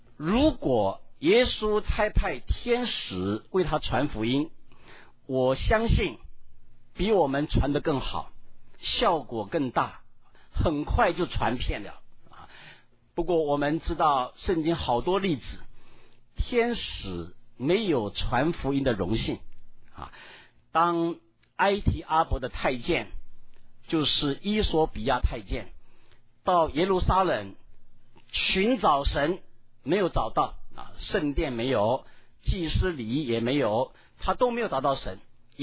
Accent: China; 我实在想到我们中国人肯真正奉差遣做宣教士的真的不多啊。

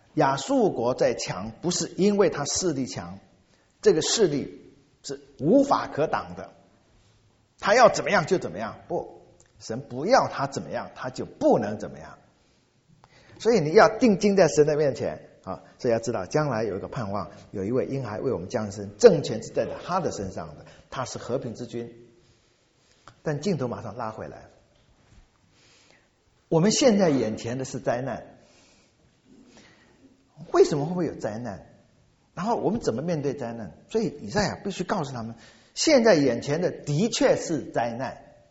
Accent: China; 所以我们中国人的说法啊，中国人没有太多天神的概念，就知道皇帝。

